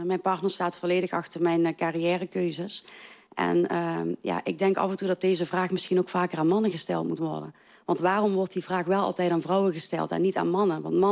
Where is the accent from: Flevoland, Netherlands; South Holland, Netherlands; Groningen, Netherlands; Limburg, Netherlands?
Limburg, Netherlands; Blerik; Ik ben 35 jaar geleden geboren en getogen in Blerik.